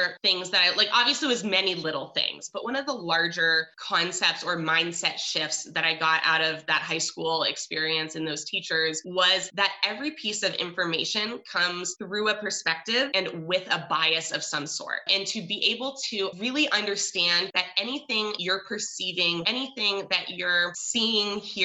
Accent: Seattle, Washington, United States; now in Spokane, United States; currently live in Spokane, Washington, so I didn't go too far away, but spent most of my childhood growing up in Seattle

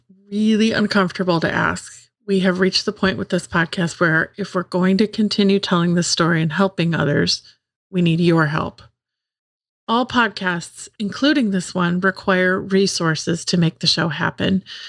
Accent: Minnesota, United States; because then everyone knows I'm from Minnesota if I say it.

